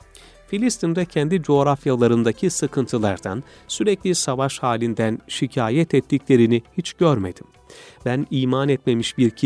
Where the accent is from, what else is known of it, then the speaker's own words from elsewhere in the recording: Qom, Qom Province, Iran; Seni Kum şehrine götürmek, kendi memleketimi gezdirmek isterim" dedim. İsfahan'dan geçip Kum'a gittik.